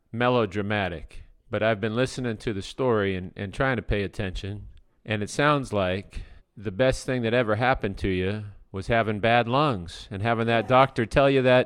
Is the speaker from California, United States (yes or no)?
yes; Los Banos, California, United States; because growing up in Las Banas, I knew your nephew